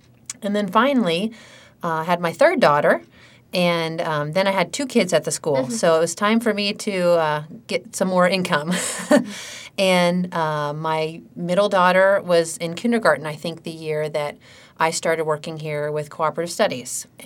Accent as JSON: {"language": "English", "region": "Ohio", "country": "United States", "tie": "born or raised there", "said": "I grew up in Fairfield County. Mm-hmm. In fact, I spent all my schooling at Fairfield Union, graduated from Fairfield Union."}